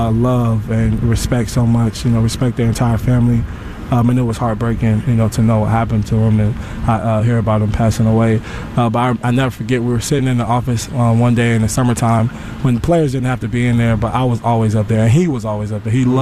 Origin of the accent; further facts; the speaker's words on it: Tampa, Florida, United States; I'm from Tampa